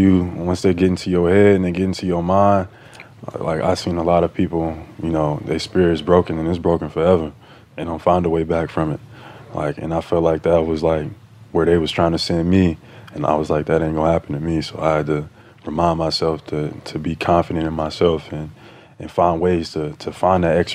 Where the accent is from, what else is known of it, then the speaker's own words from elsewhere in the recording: Atlanta, Georgia, United States; I'm from Atlanta.